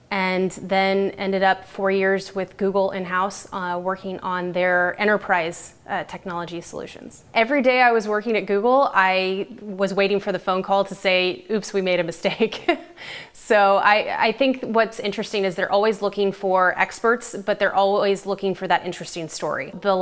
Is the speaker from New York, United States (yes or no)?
no; Tulsa, Oklahoma, United States; I started a nonprofit called Lemonade, where kids all over my hometown of Tulsa, Oklahoma, raised money for the children at the Day Center for the Homeless.